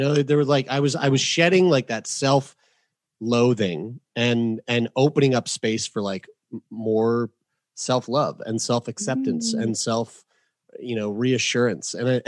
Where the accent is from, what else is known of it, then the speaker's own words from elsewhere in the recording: St. John's, Newfoundland and Labrador, Canada; born there; I was born in St. John's, Newfoundland, and I love St. John's.